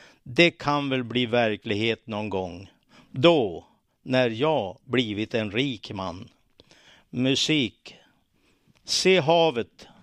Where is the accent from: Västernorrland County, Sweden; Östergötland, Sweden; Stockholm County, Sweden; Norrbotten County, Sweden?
Västernorrland County, Sweden; Örnsköldsvik; som jag under åren ritat på och önskat för min hemstad i Örnsköldsvik.